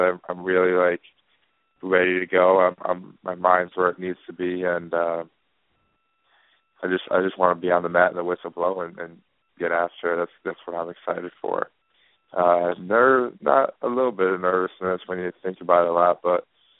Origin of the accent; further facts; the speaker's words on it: New York, United States; I'm from upstate New York, near Albany, Schenectady area. I went to Duanesburg High School, a small school, about 30 minutes west of Albany, in New York.